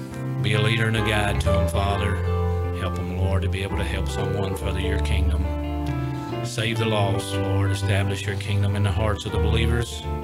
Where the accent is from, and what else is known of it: Ohio, United States